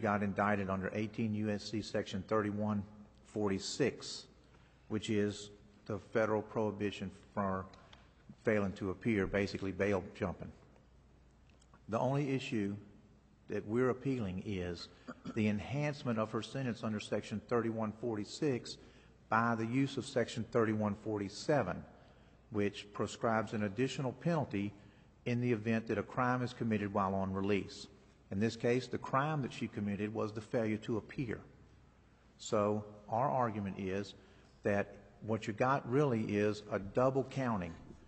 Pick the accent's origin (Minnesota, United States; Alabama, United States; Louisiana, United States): Louisiana, United States; Shreveport; I'm from Shreveport